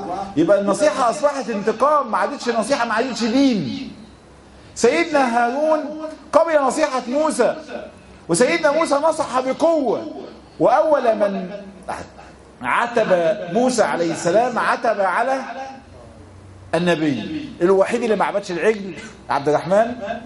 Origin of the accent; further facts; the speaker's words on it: Egypt; وبالذات احنا كمصريين يعني نشأنا في واقع ما ينفعش انك انت تنصح.